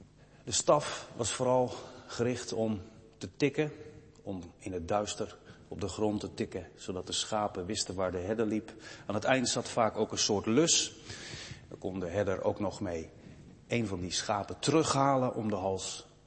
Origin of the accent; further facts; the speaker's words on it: Veenendaal, Utrecht, Netherlands; born there; Toen stond hij in Veenendaal, mijn geboorteplaats.